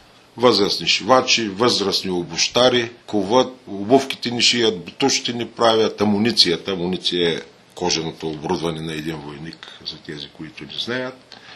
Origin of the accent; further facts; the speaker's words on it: Veliko Tarnovo, Veliko Tarnovo Province, Bulgaria; За нас като търновци това е най-светия момент